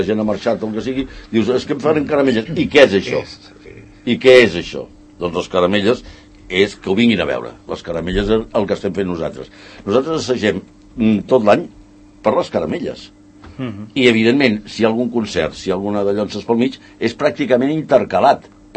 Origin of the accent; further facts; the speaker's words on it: Catalonia, Spain; com a català